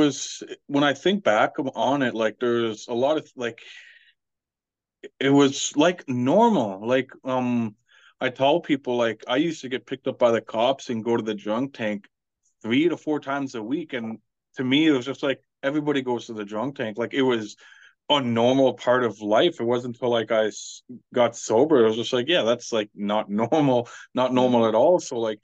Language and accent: English; Whitehorse, Yukon, Canada; also born or lived in Watson Lake; Originally I was born in Watson Lake in the Yukon, but I was raised in Whitehorse.